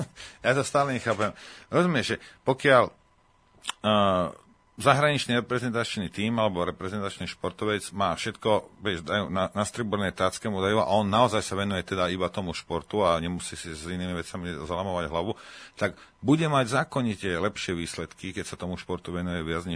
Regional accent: Rimavská Sobota, Banská Bystrica Region, Slovakia; Ja som vyrastal v Rimavskej a my sme...

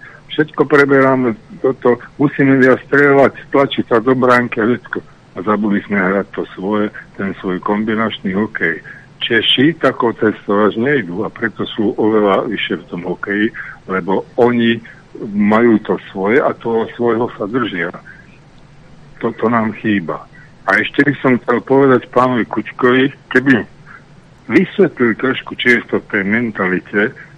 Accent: Nové Zámky, Nitra Region, Slovakia; ja som z Nových Zámkov

